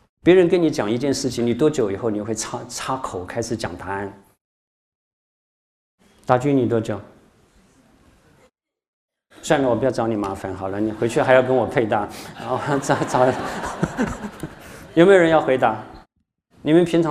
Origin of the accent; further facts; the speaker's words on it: Shandong, China; 我不晓得是不是咱们山东人个性啊。对不起哈，在座好多山东的学员，对不起，是我这个山东人，不是你们。